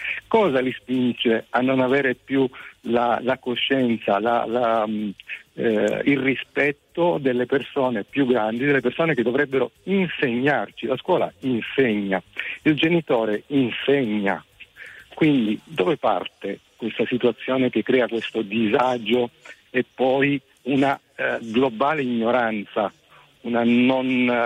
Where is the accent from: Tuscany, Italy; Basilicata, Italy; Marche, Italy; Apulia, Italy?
Apulia, Italy; Brindisi; now in Bergamo, Italy; ma sono originario di Brindisi, quindi vicino alla situazione accaduta.